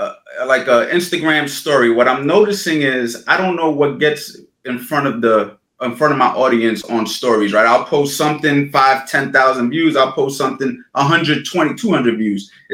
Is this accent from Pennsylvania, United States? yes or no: no; New York City, New York, United States; I'm from New York City, though. I just live here.